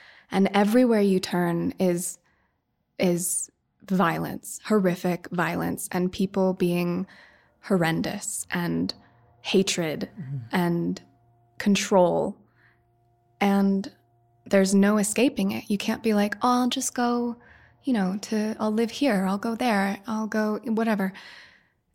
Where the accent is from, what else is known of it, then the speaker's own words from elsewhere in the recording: Woody Creek, Colorado, United States; I grew up in Woody Creek, right near Hunter.